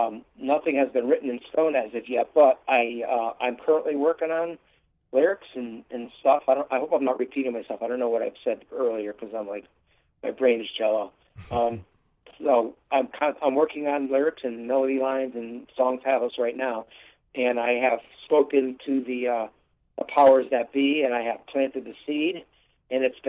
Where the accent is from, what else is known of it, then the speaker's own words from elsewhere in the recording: New England, United States; it's like, okay, I'm from New England. I should be a New England Patriots fan